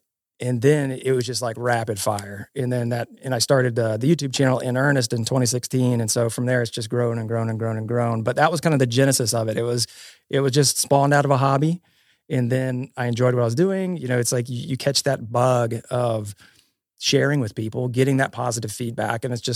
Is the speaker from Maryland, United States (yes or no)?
no; Nashville, Tennessee, United States; also born or lived in Cincinnati, United States; So I grew up here in Nashville, moved back down to Nashville.